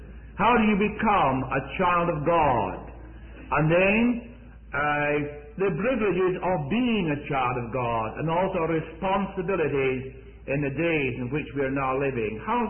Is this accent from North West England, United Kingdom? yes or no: no; Scotland, United Kingdom; moved away as an adult; also born or lived in Stafford, England; I was born in Stafford, England. The age of 18 months, my mother took me back to Scotland, and from then I was brought up in Scotland. My parents are both Scottish.